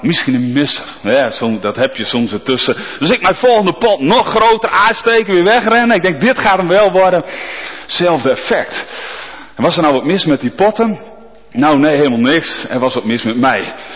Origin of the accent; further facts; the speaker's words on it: Nieuw-Pekela, Groningen, Netherlands; Ik kom uit Nieuw-Pekela.